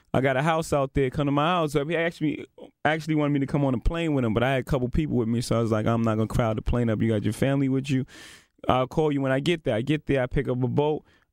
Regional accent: Brooklyn, New York, United States; Like from where I come from, you know what I'm saying? I'm from Marcy Projects. Brooklyn, New York is like the hood.

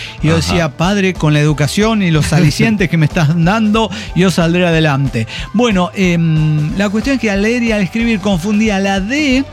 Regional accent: Bucaramanga, Santander, Colombia; born there; Y así, pero bueno, nací en Colombia.

